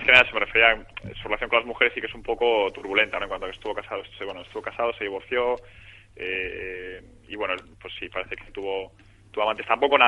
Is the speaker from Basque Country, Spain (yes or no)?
yes; Vitoria, Basque Country, Spain; now in Bilbao, Spain; yo soy de Vitoria. Llevo viviendo poco tiempo en Bilbao. Llevo apenas unos meses.